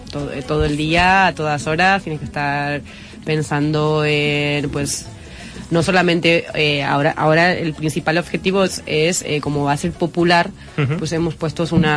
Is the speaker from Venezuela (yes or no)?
no; Argentina; Bueno, yo soy latinoamericana, soy argentina